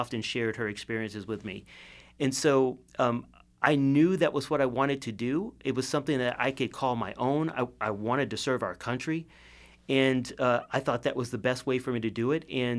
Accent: Evanston, Illinois, United States; I grew up in a city just north of Chicago called Evanston, Illinois.

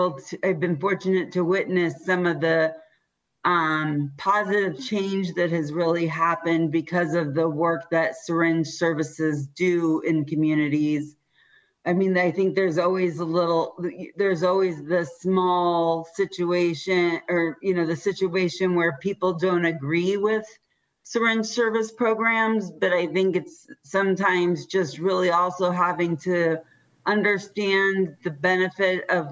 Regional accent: Indiana, United States; especially growing up in Indiana

